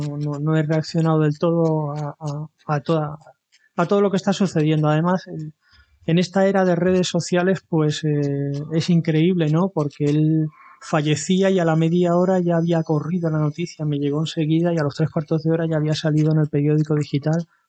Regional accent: Ceuta, Spain; Yo soy de fuera, de Ceuta.

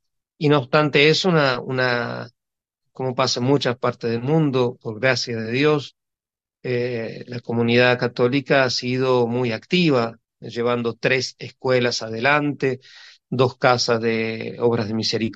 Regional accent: Argentina; hasta el gobierno de mi país de origen, el gobierno argentino

